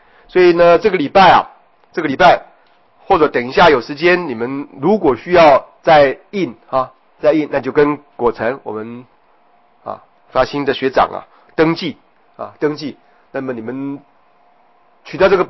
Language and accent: Chinese; China; 可是却是我们中国人赫赫有名的《法华经》普门品智子大师的解释啊